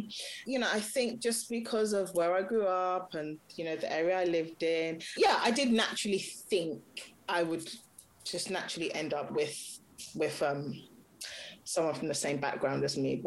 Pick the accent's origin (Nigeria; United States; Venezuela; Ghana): Nigeria; I'm Nigerian, I'm Yoruba